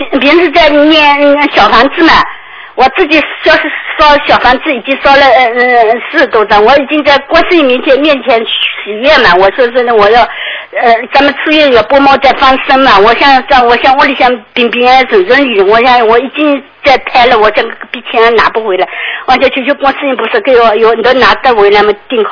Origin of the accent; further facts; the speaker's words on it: Hangzhou, Zhejiang, China; 哎呦，对了，我是杭州的